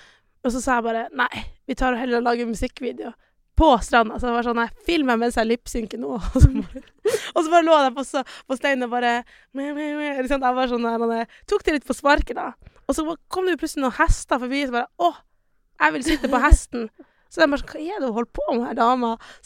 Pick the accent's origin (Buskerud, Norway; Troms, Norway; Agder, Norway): Troms, Norway; Tromsø; for jeg er jo halvt nigeriansk, men jeg har aldri vært i Nigeria. Men, jeg er jo bare født og oppvokst i Tromsø, sant?